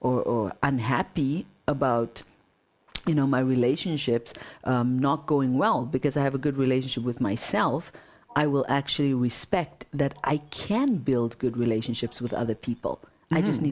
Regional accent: Zimbabwe; especially growing up in Zimbabwe

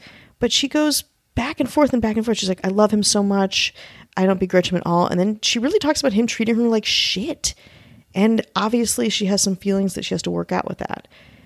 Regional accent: Wisconsin, United States; Again, I'm from Wisconsin.

